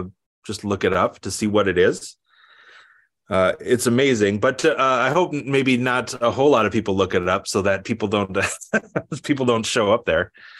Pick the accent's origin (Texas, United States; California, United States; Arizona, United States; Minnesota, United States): Minnesota, United States; Minneapolis; it's the place I grew up in Minneapolis here